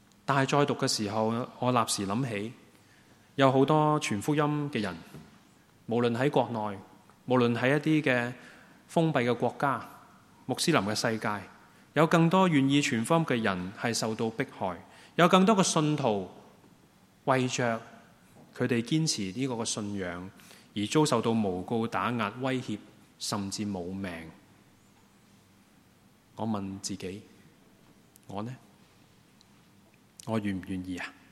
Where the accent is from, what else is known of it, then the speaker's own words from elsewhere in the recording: Hong Kong; 或者用回我们香港人熟悉的一些例子，